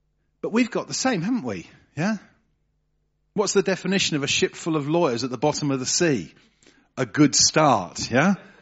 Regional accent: England, United Kingdom; now in Germany; Obviously, as an English person living in Germany, the whole concept of boxes and categorization is a very real one.

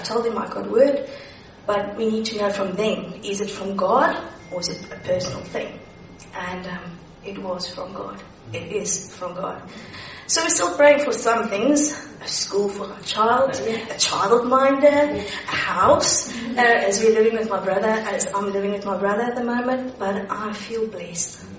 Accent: South Africa; I'm from South Africa. I've been here now 2 weeks.

